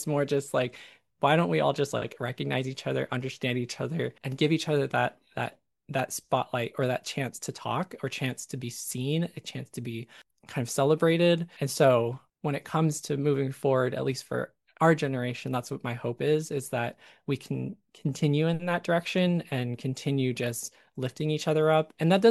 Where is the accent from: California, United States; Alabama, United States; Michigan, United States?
California, United States; I would say like, "Oh, I'm from, you know, California. I was born in California."